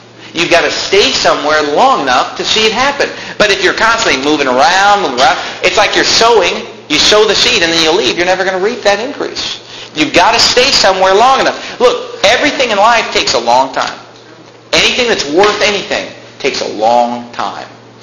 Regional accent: Sacramento, California, United States; But anyway, I was born and raised in Sacramento. The only reason I left Sacramento was to go to college.

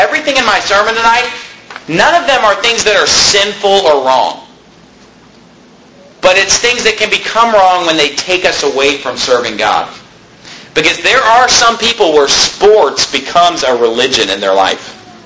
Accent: United States; I've done my part as an American to try to, you know, help our country

